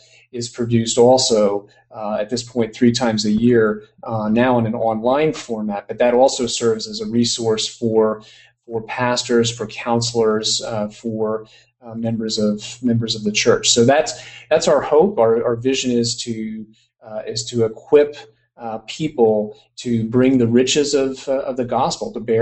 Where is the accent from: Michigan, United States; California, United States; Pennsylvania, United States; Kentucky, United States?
Pennsylvania, United States; I'm originally from Pennsylvania, but practiced in South Carolina for 6 years.